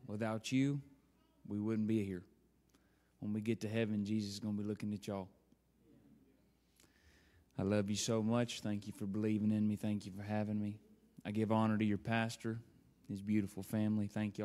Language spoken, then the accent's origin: English; Louisiana, United States; I'm from Louisiana. I'm redneck.